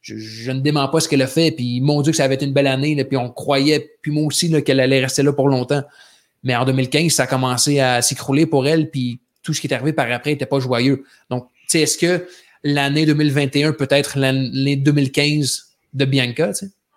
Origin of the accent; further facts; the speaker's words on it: Canada; Puis en tant que Canadien